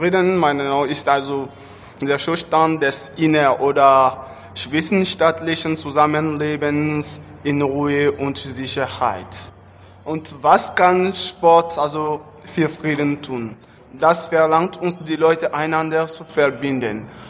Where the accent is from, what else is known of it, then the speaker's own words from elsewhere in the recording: Mali; German is a second language; Ich komme aus Mali.